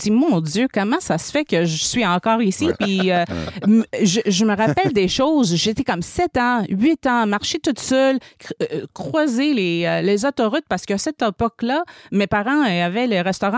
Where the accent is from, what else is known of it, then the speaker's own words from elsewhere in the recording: Montreal, Quebec, Canada; Puis finalement, on a déménagé dans une petite ville. Ouais. Je viens de Montréal.